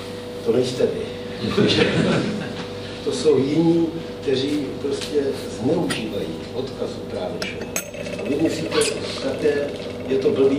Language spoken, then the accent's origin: Czech; Prague, Czechia; born there; že jsem z toho selského rodu a že zemědělství jsem prolezlý od malička, byť jsem se narodil v Praze.